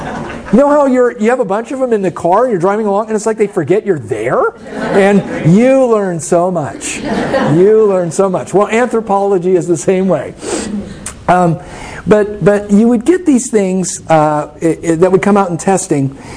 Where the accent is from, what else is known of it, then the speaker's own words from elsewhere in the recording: New York City, New York, United States; But when I was growing up in Harlem, Harlem was a neighborhood of working class black families that were intact.